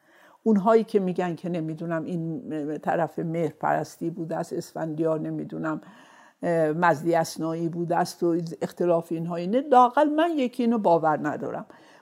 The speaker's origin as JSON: {"language": "Persian", "town": "Khoy", "region": "West Azerbaijan", "country": "Iran", "tie": "born there", "said": "ما در خوی دنیا اومدم، شهرستان کوچیک بود، طبعا دانشگاهی ما دانشگاهی نبود."}